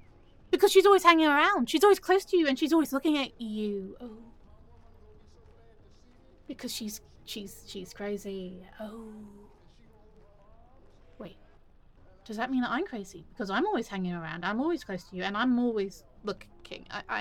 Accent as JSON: {"language": "English", "region": "England", "country": "United Kingdom", "said": "How would I know? I'm English."}